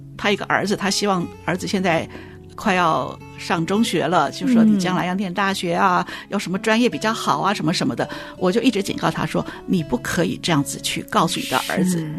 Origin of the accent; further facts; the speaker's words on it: China; 我觉得我们中国人是很缺乏这个关系的一个界限。